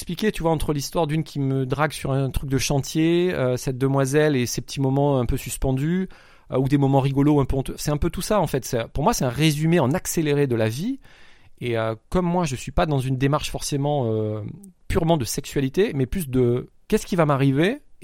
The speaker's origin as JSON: {"language": "French", "country": "France", "said": "je vais être franc avec toi, je suis français, j'ai 4 jours."}